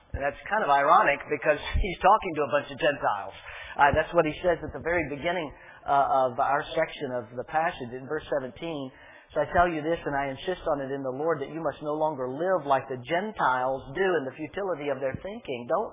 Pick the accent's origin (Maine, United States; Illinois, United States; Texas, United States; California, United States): Texas, United States; Dallas; I said, "Texas. I was born and reared in Dallas. Grew up in a suburb of Dallas."